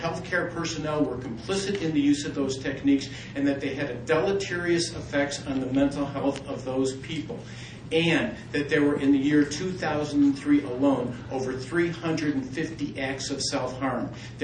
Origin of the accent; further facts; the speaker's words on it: Chicago, Illinois, United States; I'm a psychologist from Chicago.